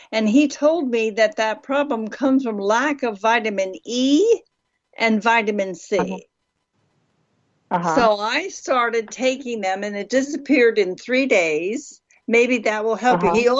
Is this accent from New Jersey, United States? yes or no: yes; New Jersey, United States; I grew up in Bergen County, New Jersey, right across the Tappan Zee Bridge from you.